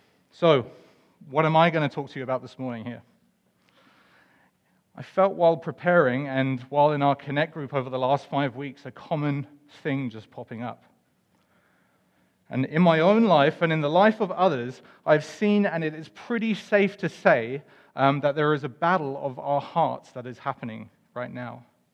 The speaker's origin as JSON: {"language": "English", "region": "England", "country": "United Kingdom", "said": "I am not from Scotland. My accent is apparently wearing a little bit thin the more time I spend with you. But I am English, and I will try and put my most English accent on"}